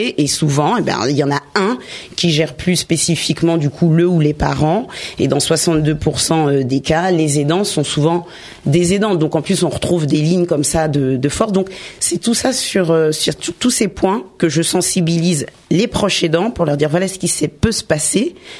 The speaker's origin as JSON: {"language": "French", "town": "Villiers-le-Bel", "region": "Île-de-France", "country": "France", "tie": "born or raised there", "also_born_or_lived": "Sarcelles", "said": "J'ai grandi à Villiers-le-Bel et à Sarcelles."}